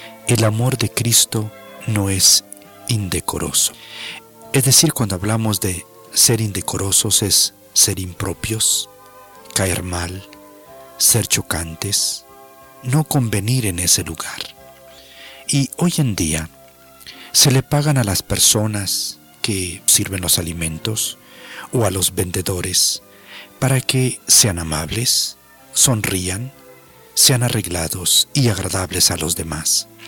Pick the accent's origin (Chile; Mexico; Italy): Mexico; y por cuanto yo soy mexicano, pues abrí mi oído para escuchar lo que decían